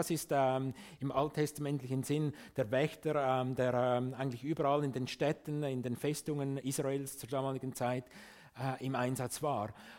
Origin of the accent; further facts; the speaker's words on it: Switzerland; Für das werden wir oft kritisiert als Schweizer, oder?